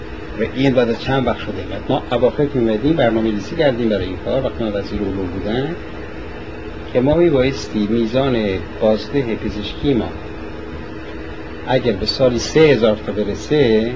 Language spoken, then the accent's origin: Persian; Iran; moved away; وقتی که از ایران اومدیم بیرون